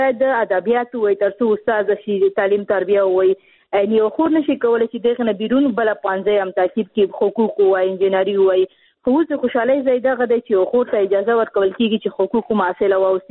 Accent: Khost, Afghanistan; ځکه چې زه خپل د خوست یم

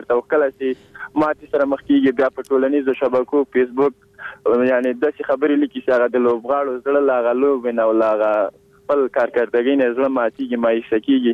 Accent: Kabul, Afghanistan; born there; نو زه دلته څه په دې ټولنه کې پیدا شوی ما په کابل کې دی

